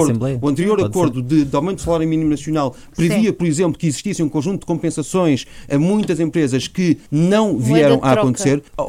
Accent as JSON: {"language": "Portuguese", "country": "Portugal", "said": "fico sinceramente preocupado enquanto português"}